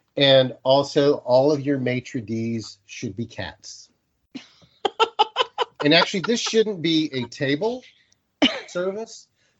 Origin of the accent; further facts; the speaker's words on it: England, United Kingdom; I'm English. I know how to pronounce these.